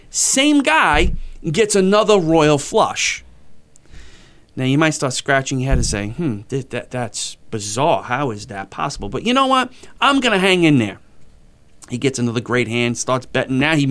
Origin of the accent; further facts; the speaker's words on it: New York, United States; Look, we're street apologists, right? We're from New York.